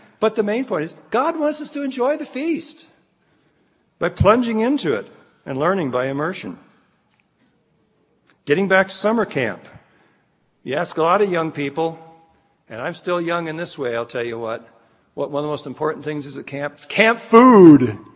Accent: Scotland, United Kingdom; I made a comment earlier, I'm Scottish, you know.

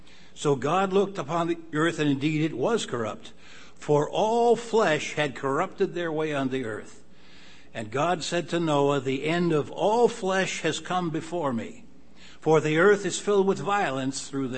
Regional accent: Cleveland, Ohio, United States; When I was first went out to Pasadena in 1961, I'm from Cleveland, and we were out there.

